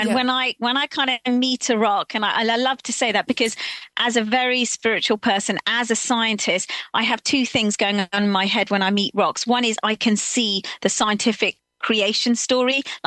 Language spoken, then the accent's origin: English; Slough, South East England, United Kingdom; I'm a kid, I'm growing up in Slough, which is, you know, just on the outskirts of London.